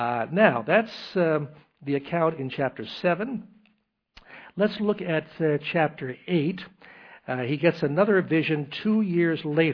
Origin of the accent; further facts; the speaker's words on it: Albany, New York, United States; In the area that I grew up in Albany, there was a very Jewish concentration of Orthodox Jews.